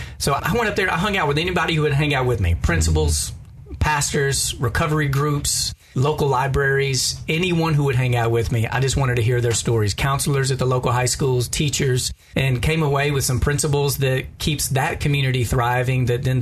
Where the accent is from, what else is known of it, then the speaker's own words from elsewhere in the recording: Texas, United States; now in Memphis, United States; But I grew up in Texas, and I've lived in Memphis now for 9 years. So I've always lived in the South.